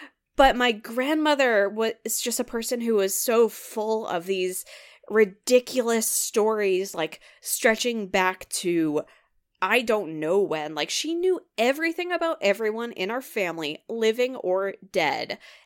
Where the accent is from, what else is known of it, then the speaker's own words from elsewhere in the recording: West Coast, United States; because I grew up on the West Coast. All of my friends are on the West Coast